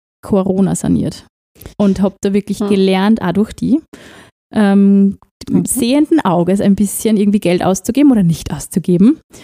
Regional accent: Upper Austria, Austria; ich bin aus Oberösterreich

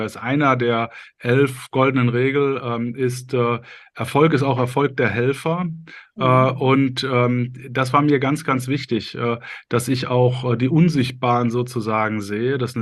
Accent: Cologne, North Rhine-Westphalia, Germany; ich habe das Buch veröffentlicht als Kölsche Jung

